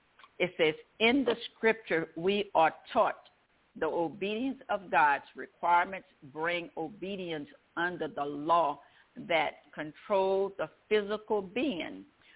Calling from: Baton Rouge, Louisiana, United States; Good evening, my brothers and sisters. This is … I'm calling from Baton Rouge, Louisiana.

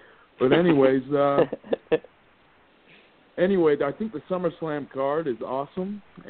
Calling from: Utah, United States; from Utah.

